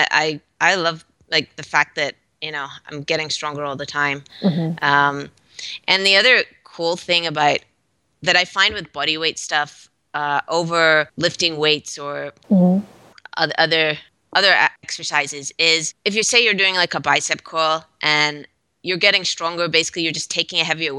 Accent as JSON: {"language": "English", "region": "Scotland", "country": "United Kingdom", "tie": "born or raised there", "said": "Yeah. Well, that's where I'm from originally. So I grew up in Scotland and my family is all still there."}